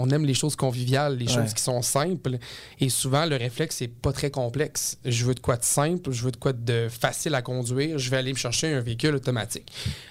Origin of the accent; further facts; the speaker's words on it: Quebec City, Quebec, Canada; Puis j'ai fait mes études à Jonquière. Puis je venais de Québec.